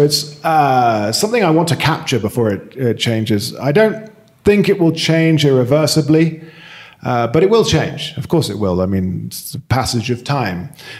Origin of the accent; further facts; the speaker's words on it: London, United Kingdom; I'm from London.